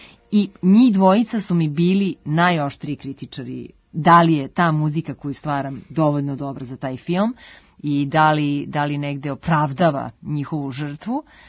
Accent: Serbia; accent: ekavian; Ja sam odrasla u Jugoslaviji, u zemlji bratstva, jedinstva i ljubavi

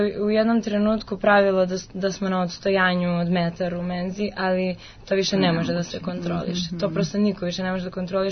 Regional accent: Vranje, Pčinja District, Serbia; Iz Vranja.

